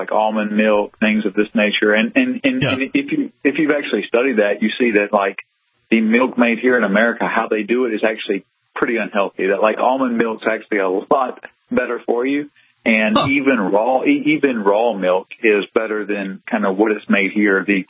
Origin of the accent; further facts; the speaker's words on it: the South, United States; And I'm from the South originally